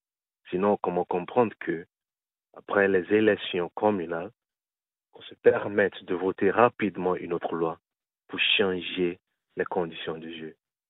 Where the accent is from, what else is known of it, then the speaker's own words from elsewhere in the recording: Benin; nous avions la fierté de crier haut et fort que nous sommes béninois